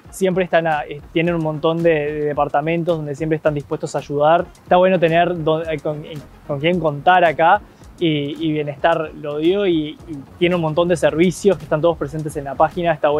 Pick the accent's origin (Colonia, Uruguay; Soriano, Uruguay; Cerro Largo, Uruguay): Cerro Largo, Uruguay; Melo; now in Montevideo, Uruguay; tengo 24 años y estudio Ingeniería Industrial. Soy del interior, soy de Melo, Cerro Largo, y vivo hace 7 años acá en Montevideo.